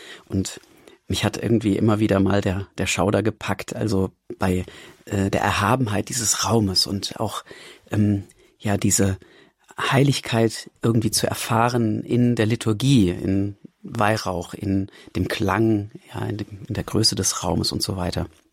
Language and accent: German; Hesse, Germany; Geboren und aufgewachsen bin ich in Hessen, ja, etwa 40 Kilometer nördlich von Frankfurt am Main in der Wetterau. Bin dann dort auch zur Schule gegangen natürlich und als Kind im Alter von etwas über 3 Jahren evangelisch getauft worden.